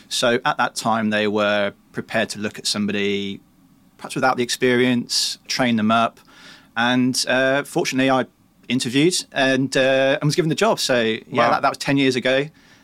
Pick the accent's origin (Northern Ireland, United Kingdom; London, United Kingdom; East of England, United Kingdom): East of England, United Kingdom; Peterborough; I was born and raised in Peterborough in Cambridgeshire. So it's actually only about an hour's drive from King's Lynn, where Foster and Gamco is based. I did spend a few years up in the northeast as a student